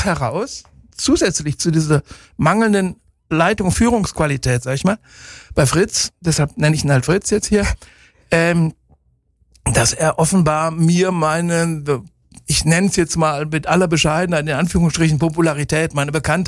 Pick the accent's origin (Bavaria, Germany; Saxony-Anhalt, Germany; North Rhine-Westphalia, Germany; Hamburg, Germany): North Rhine-Westphalia, Germany; Bielefeld; Und dann bekam ich aus meiner Heimat Radio Bielefeld, meinem Ursprungssender, so einen Wink, so eine Frage.